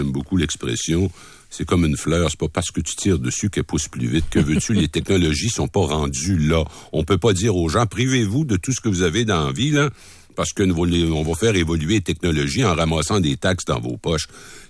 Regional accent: Rimouski, Quebec, Canada; je vais m'en aller bientôt dans mon patelin natal de Rimouski

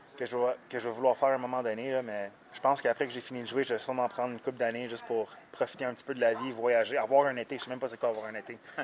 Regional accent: Canada; Puis en plus, je suis Canadien, fait que c'est vraiment le fun.

